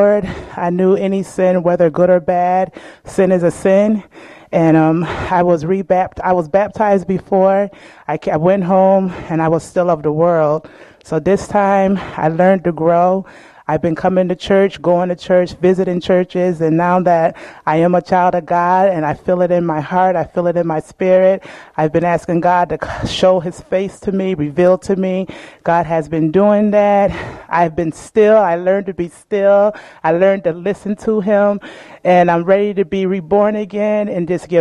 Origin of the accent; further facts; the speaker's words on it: Jamaica; I always felt like being a Jamaican, it was a herb, it grew.